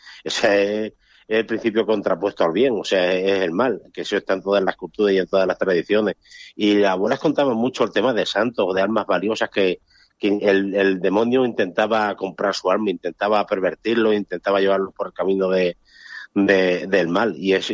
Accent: Yecla, Region of Murcia, Spain; hay una leyenda local de mi tierra, que es Yecla.

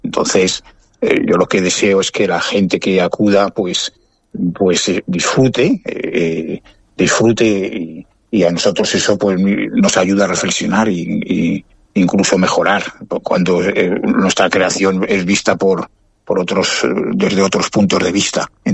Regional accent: Cuenca, Castilla-La Mancha, Spain; yo soy conquense, apasionado de Cuenca.

